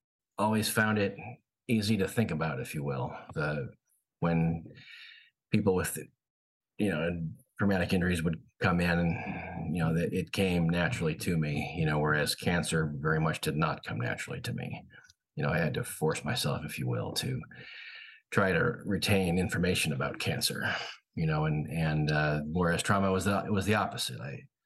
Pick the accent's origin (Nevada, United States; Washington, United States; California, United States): California, United States; I grew up in Northern California. I went to med school at St. Louis, at St. Louis University